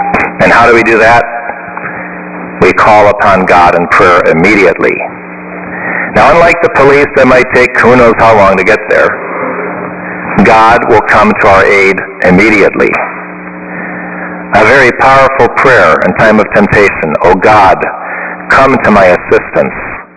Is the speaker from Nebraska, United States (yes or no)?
yes; Omaha, Nebraska, United States; I'm a bishop, and I'm visiting from Omaha, Nebraska, and I don't know where I don't know the address of this church.